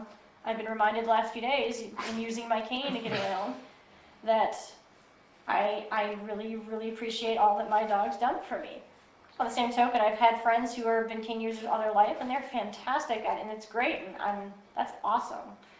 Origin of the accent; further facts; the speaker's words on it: Midwest, United States; You tell I'm from the Midwest, where the last place you want to be is outside.